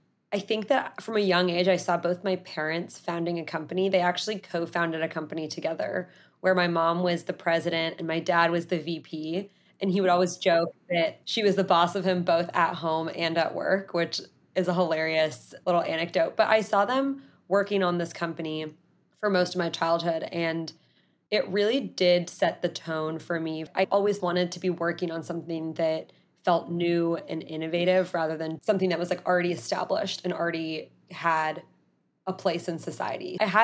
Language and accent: English; Portland, Oregon, United States; I'm from Portland, Oregon, and I love visiting and going back home because it is one of the most laid back and relaxing cities, in my opinion.